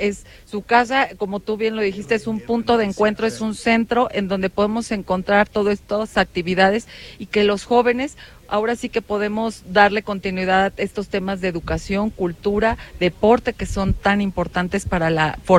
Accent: Mexico; estas tradiciones que a nosotros como mexicanos son tan importantes

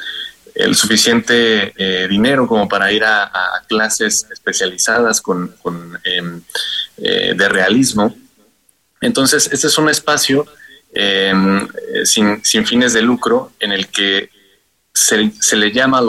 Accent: San Luis de la Paz, Guanajuato, Mexico; now in Querétaro, Mexico; Yo soy originario de San Luis de la Paz, Guanajuato. Y me vine aquí a Querétaro a estudiar la carrera de artes visuales aquí en la Facultad de Artes de la UAC.

